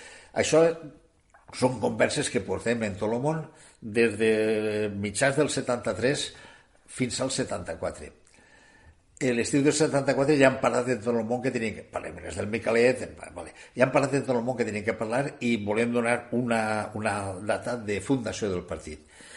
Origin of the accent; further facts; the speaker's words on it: Tavernes Blanques, Valencian Community, Spain; El primer nucli de fora de València és el de Tavernes Blanques, perquè jo soc de Tavernes